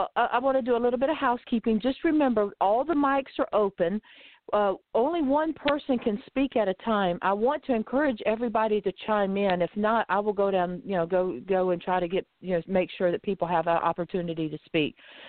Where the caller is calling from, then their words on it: Lighthouse Point, Florida, United States; I'm calling in from Lighthouse Point, Florida.